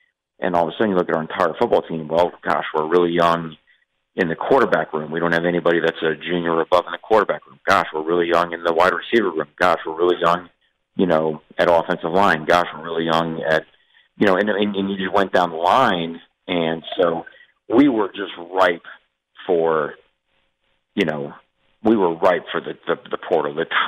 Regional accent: Florida, United States; I mean, I remember growing up in Dade County when you'd go up to Broward, that was like, you know, when you were a little kid, that was like

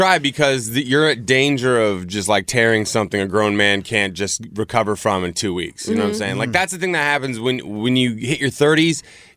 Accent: Whidbey Island, Washington, United States; It's like my hometown, Whidbey Island. There's a ferry boat. You have to take a ferry boat to get there.

